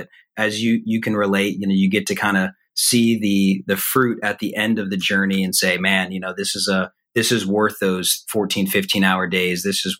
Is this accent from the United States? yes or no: yes; Atlanta, Georgia, United States; And so being back in my hometown of Atlanta, first year at Georgia Tech last year, couldn't ask for a better transition to go on and off the field.